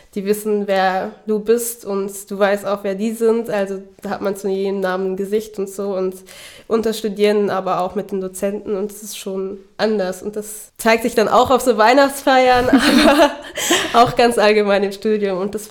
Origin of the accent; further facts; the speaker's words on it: Luxembourg; ich komme eigentlich aus Luxemburg und das ist nicht so weit weg.